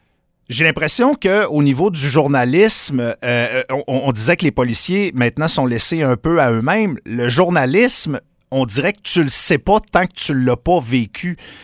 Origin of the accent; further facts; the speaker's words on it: Quebec, Canada; Écoute, je viens du Saguenay-Lac-Saint-Jean.